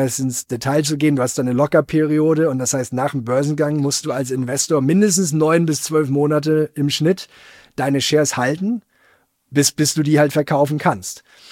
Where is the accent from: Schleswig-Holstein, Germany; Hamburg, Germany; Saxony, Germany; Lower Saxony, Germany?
Schleswig-Holstein, Germany; wenn ich in Schleswig-Holstein dann so unterwegs bin, in den Dörfern und Städten, wo ich aufgewachsen bin